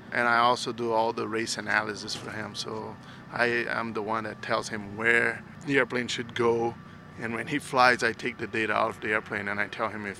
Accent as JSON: {"language": "English", "town": "Belo Horizonte", "region": "Minas Gerais", "country": "Brazil", "tie": "born or raised there", "second_language": "English", "said": "I grew up in Brazil in a city called Belo Horizonte."}